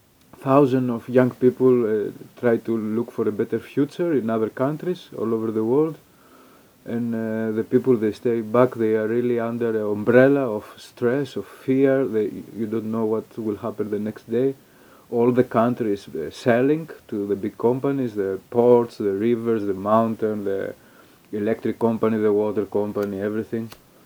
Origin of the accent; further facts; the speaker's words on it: Greece; English is a second language; moved away as an adult; now in Palma, Spain; I come here from Grecia for different reasons that I am really here now, what I really do now.